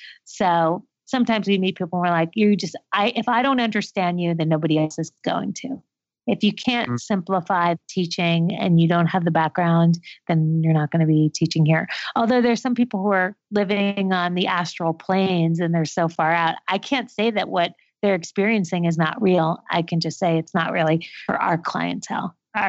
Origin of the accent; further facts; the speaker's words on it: New York, United States; now in Los Angeles, United States; You know, it's so funny because I'm from New York also. So before I moved here, someone said, whatever you do, don't go LA.